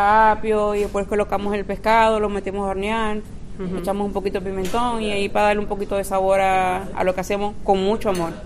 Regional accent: Venezuela; De Venezuela.

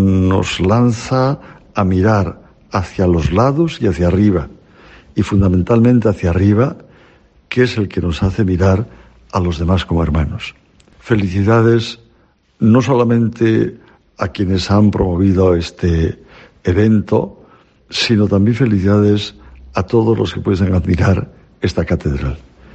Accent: Cantabria, Spain; para los que somos de Cantabria, que es el asomarse al mar de toda Castilla

